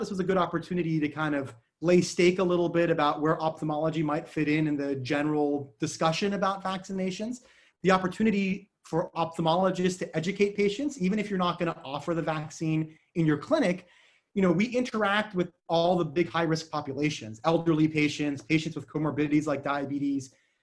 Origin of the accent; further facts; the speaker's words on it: Davis, California, United States; Before that, I was at UC Davis, where I did my residency and actually grew up. That's my hometown, so I'm a native Californian.